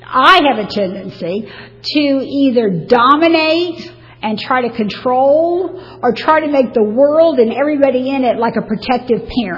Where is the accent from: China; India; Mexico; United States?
United States; Jacksonville, Florida; I grew up in Jacksonville, Florida, to, as I mentioned, a loving family. It was my mom, my dad, my sister, and myself.